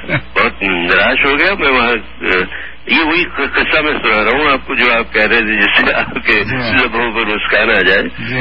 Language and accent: Urdu; India; first language Gujarati; Urdu is a second language; میں گجراتی میں پلا بڑھا ہوں, انگریزی میں پلا بڑھا ہوں, تو یہ ہندی اردو, تو بس کنارے کنارے پر میں رہا ہوں ان دو مہاساگروں کے.